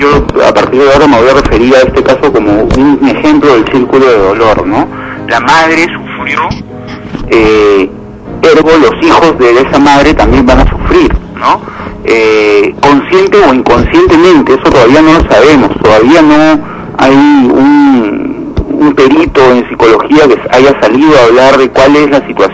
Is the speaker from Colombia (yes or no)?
no; Peru; podríamos evitar más sufrimiento, más dolor, como el que estamos viendo como peruanos, ¿no?